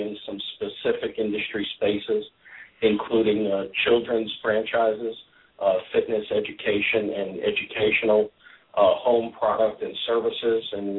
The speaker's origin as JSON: {"language": "English", "region": "New York", "country": "United States", "said": "I'm still a New Yorker."}